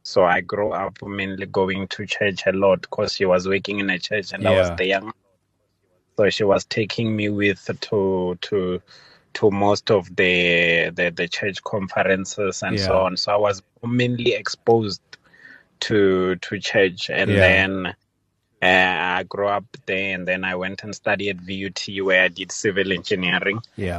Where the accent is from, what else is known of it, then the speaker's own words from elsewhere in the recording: Limpopo, South Africa; I'm originally from Venda.